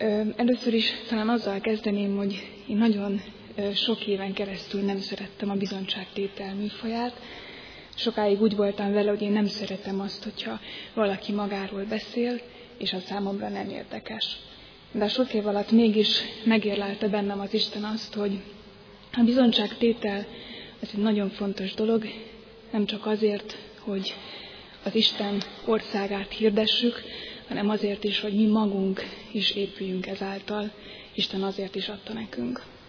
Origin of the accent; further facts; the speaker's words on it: Nagydorog, Tolna, Hungary; Egy Tolna megyei faluból származom, Nagydorog községről